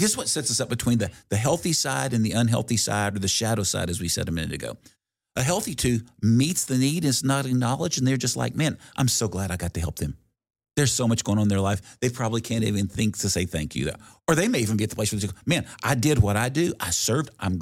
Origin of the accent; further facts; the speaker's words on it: the South, United States; I grew up in the South. I grew up with some Southern aunts and grandma who were very much those.